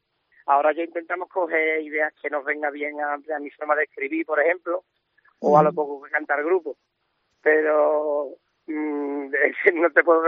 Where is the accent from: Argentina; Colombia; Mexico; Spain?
Spain; Seville, Andalusia; somos de Sevilla.